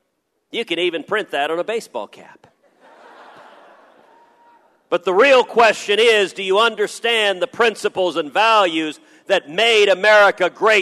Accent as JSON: {"language": "English", "region": "Texas", "country": "United States", "tie": "born or raised there", "said": "I grew up in Texas as the son of two small business owners in the oil and gas industry."}